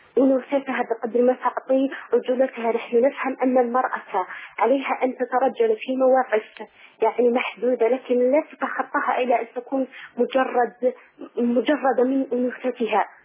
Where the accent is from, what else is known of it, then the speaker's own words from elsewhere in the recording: Algeria; أنا أخت من الجزائر.